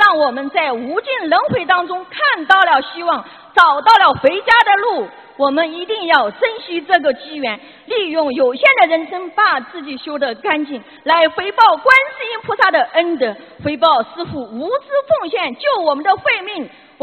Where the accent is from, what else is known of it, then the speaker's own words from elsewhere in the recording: China; 我很骄傲，我是个中国人